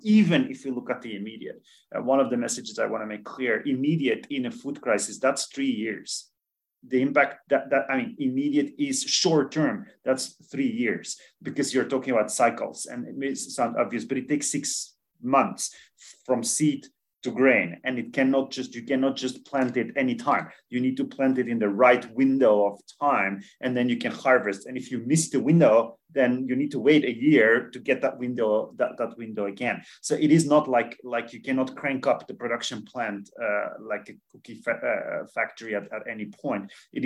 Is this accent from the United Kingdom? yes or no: no; Belgium; in my home country, I'm originally from Belgium